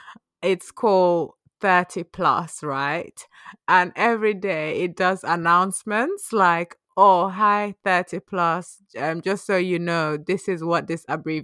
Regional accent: Yorkshire and the Humber, United Kingdom; now in London, United Kingdom; And then growing up, I grew up in Yorkshire, very green area.

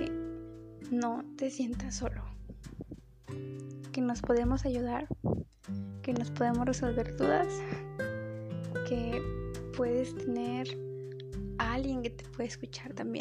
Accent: Mexico; yo soy de México, así que saludos de hasta donde te encuentres

